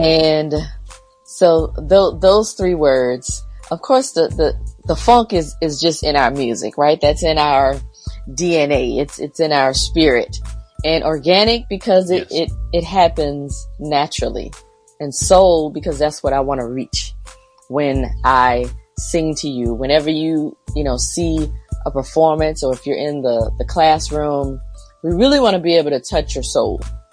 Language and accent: English; Summerton, South Carolina, United States; So I'm a country girl, born and raised in South Carolina, Summerton, South Carolina, to be exact.